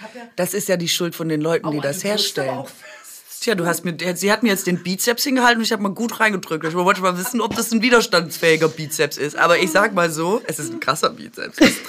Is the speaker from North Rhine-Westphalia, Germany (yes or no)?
no; Baden-Württemberg, Germany; Ja, ich bin doch Schwäbin.